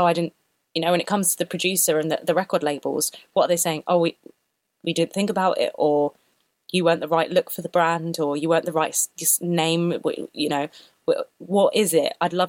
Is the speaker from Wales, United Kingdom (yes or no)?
no; London, United Kingdom; I'm mixed race. I grew up in London, which is pretty multicultural